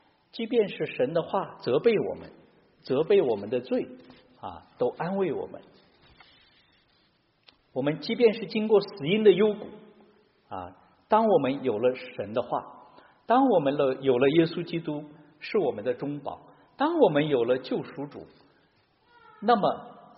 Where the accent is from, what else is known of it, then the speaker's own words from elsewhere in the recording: Qinghai, China; 我们小时候在青海经常看到牧人那个带着羊在山上走过一个山到另外一个山